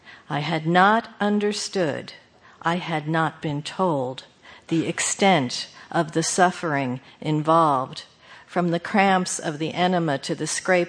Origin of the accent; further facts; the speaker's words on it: New York, United States; When I was growing up on Long Island, I believed that in order to be a grandparent, you had to have an accent.